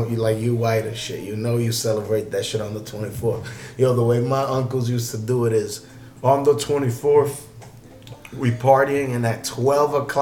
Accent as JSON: {"language": "English", "region": "New York", "country": "United States", "said": "We don't even got a chimney, nigga. I'm from New York, bro."}